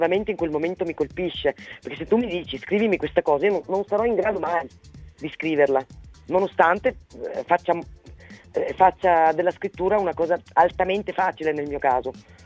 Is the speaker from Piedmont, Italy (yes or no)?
yes; Piedmont, Italy; now in Treviso, Italy; io sono piemontese, quindi vivo qua da un po' di anni